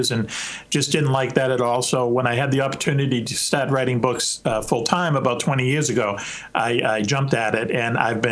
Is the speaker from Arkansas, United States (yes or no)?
no; Boston, Massachusetts, United States; I grew up in Boston, and I went to high school and then college for journalism.